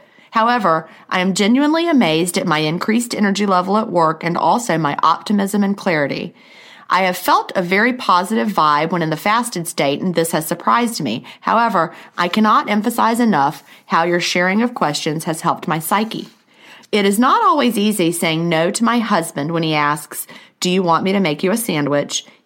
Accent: Australia; I am Australian, and I am so invigorated by how influential and helpful podcasts can be.

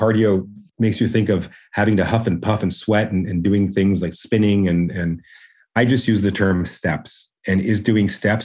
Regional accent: Canada; I'm Canadian

